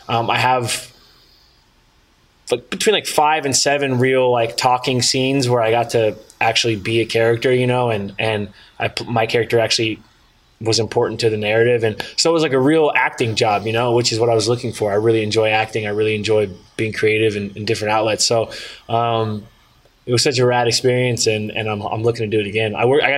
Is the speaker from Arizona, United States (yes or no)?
no; California, United States; I grew up in Northern California, so like I'm very familiar with sketchy cousins who trim weed for a living.